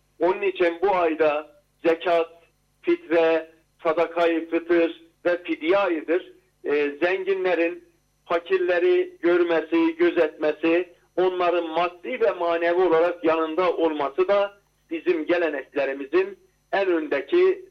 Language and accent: Turkish; Erzincan, Turkey; Evet. Ben Erzincanlıyım.